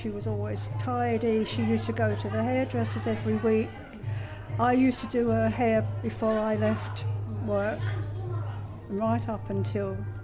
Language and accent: English; London, United Kingdom; I'm a Londoner, but I'm an East End girl.